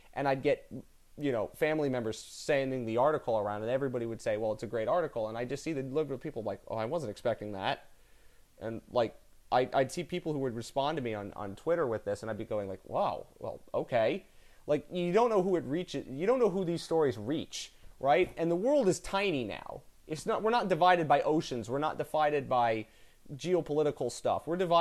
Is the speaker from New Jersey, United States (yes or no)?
yes; New Jersey, United States; I'm from New Jersey and inherently cynical because we are all born. We are all born by saying in New Jersey, geez, could have been worse.